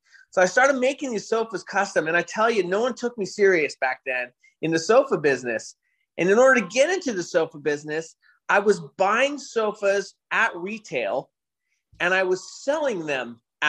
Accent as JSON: {"language": "English", "town": "San Francisco", "region": "California", "country": "United States", "tie": "born or raised there", "said": "You know, I grew up in San Francisco in high school."}